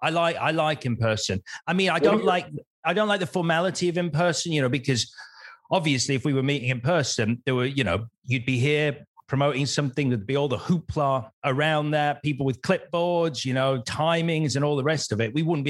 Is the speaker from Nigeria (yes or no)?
no; United Kingdom; because we are quintessentially British. So we'll protest, but we'll protest in a British way.